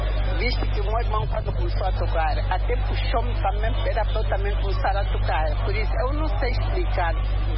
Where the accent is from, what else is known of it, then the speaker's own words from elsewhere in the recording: Angola; nós somos do Bairro Prário. Nascemos no Bairro Prário e crescemos mesmo no Bairro Prário.